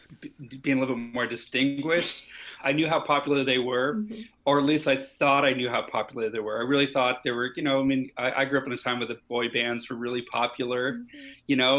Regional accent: Northern Ireland, United Kingdom; now in California, United States; I came to California from Northern Ireland in 1982.

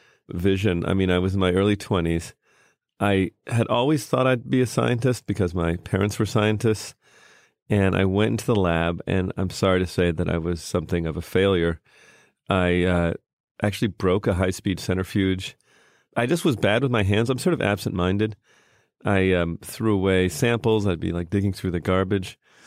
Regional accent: Canada; also born or lived in United States; I grew up in Canada, but I was born in America.

